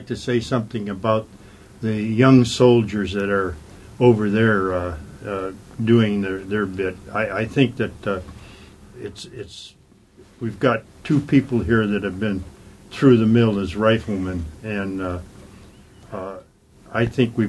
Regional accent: Detroit, Michigan, United States; also born or lived in New York; I grew up in Detroit. I just told you I was, when you said you were from New York, I said I was born in New York.

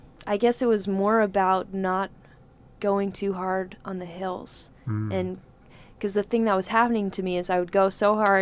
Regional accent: Anchorage, Alaska, United States; I mean, I grew up in Anchorage, but I'd never seen Southeast Alaska till last year.

